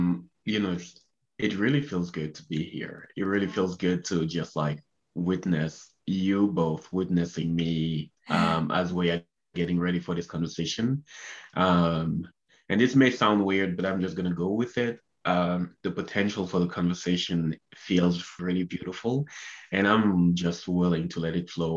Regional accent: Cameroon; moved away as an adult; also born or lived in Canada; I was born and raised in Cameroon, Central Africa. My dad is from West Africa, and he met my mom in Cameroon, decided to stay there. So I was born and raised there until I was 24.

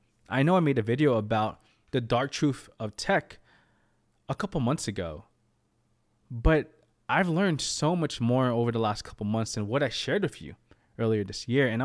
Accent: United States; born there; it's coming from an immigrant mindset, having with my parents moving here from the Philippines. I was born in America

